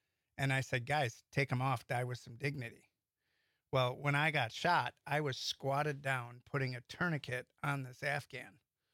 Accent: Shiocton, Wisconsin, United States; I grew up in Shiocton. On the Wolf River.

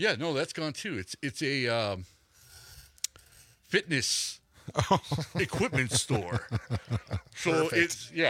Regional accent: Milwaukee, Wisconsin, United States; It looked like a corner tap growing up in Milwaukee you'd walk

